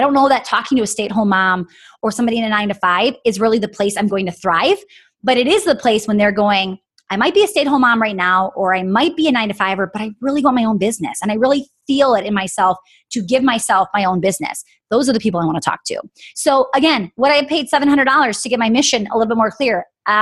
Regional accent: Wisconsin, United States; I was like, oh, I'm from Wisconsin. It's like, people think that's the same thing because we're Midwest, right?

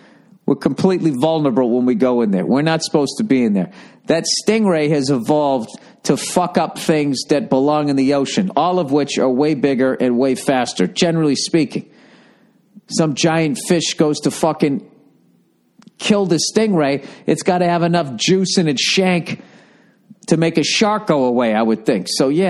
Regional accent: Canada; Okay, I'm a Canadian.

